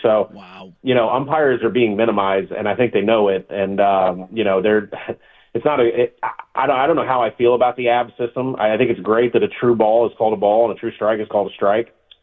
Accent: Arkansas, United States; And I love that I'm from Arkansas and I come on the show to list a bunch of people from Oregon where we don't have pro sports

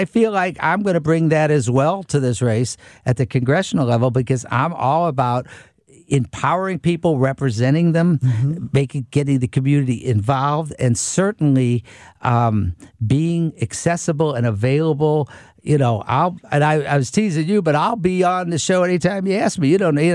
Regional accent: St. Louis County, Missouri, United States; We're both from St. Louis County. Both went for Mizzou.

